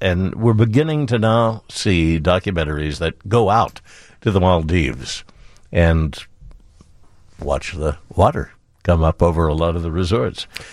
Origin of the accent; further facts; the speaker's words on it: Midwest, United States; So I'm a Midwesterner. Came up in 1966.